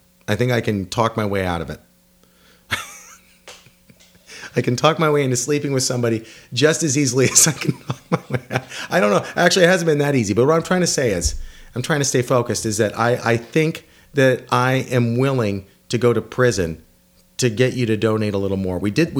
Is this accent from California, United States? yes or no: yes; Stockton, California, United States; Oh, they moved to California. That's where I'm from. I'm from Stockton.